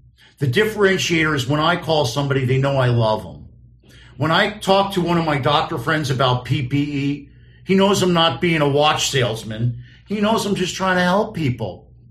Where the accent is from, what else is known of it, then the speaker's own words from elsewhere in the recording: North Miami Beach, Florida, United States; Another one, guy in the neighborhood I grew up in North Miami Beach, for some reason it's become white hot.